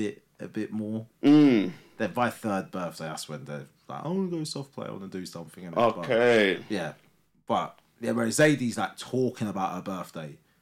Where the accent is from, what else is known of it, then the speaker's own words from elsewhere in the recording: Harlow, East of England, United Kingdom; Yesterday though, we went to Harlow, where obviously my hometown.